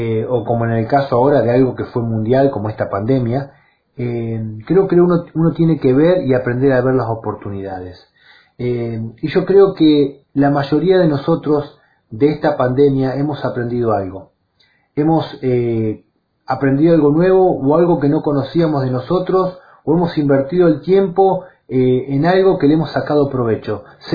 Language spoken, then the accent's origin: Spanish; Zárate, Buenos Aires Province, Argentina; también soy un ciudadano de Zárate